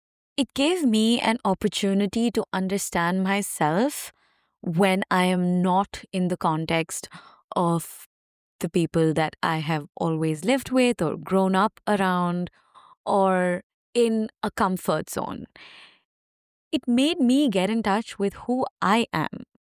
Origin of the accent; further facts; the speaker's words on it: India; before this privilege of being an Indian passport holder could potentially get taken away.